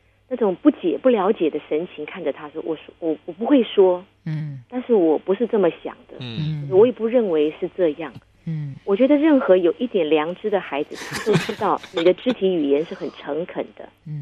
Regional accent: Taiwan; 其实我们都是这么长大的耶。我们台湾也没有好到哪里，

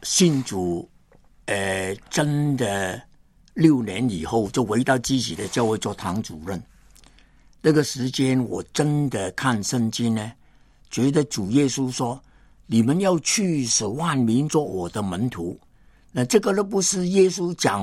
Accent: Hong Kong; 我是英殖殖民地长大的一个青年人啊。根本没有中国的观念，我没有回过乡下的

